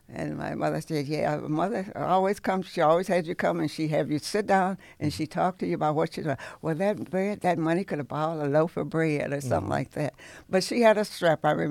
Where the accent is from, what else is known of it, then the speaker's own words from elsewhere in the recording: Toledo, Ohio, United States; born there; Well, I was born in Toledo, Ohio, on City Park Avenue.